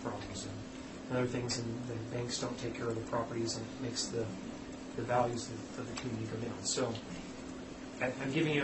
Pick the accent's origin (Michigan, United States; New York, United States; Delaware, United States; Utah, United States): Utah, United States; Sandy; now in Draper, United States; born and raised in Utah, grew up in Sandy, live in Draper.